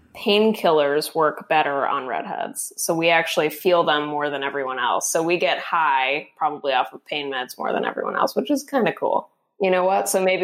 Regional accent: Florida, United States; But growing up in Florida, I think what was interesting for me is that I, you know, like a lot of redheads, I have pale skin.

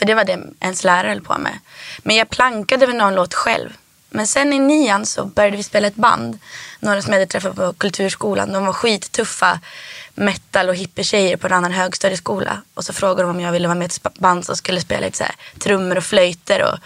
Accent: Rättvik, Dalarna County, Sweden; jag är uppvuxen, först så växte jag upp i Rättvik i Dalarna. Mm. Där var det hur mycket spelmän som helst. Men min familj kom från Västernorrland. Vi var inte från Dalarna.

